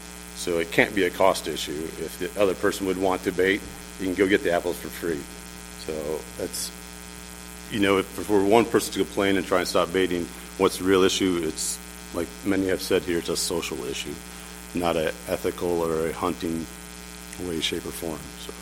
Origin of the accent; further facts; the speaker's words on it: Ellensburg, Washington, United States; I'm from Ellensburg, Washington.